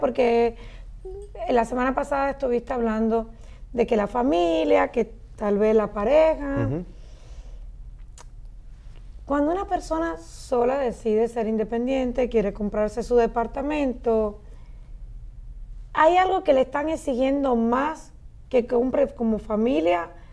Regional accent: Cuba; now in United States; Ustedes saben que mi nacionalidad es cubana, pero yo digo que vine para los Estados Unidos. Siempre he dicho que soy latina. Miren, orgullosamente latina.

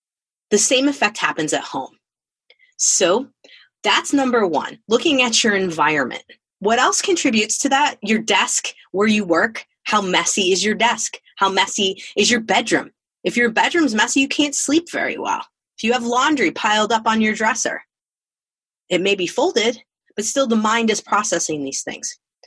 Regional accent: Illinois, United States; so our folks in Illinois, in my home state.

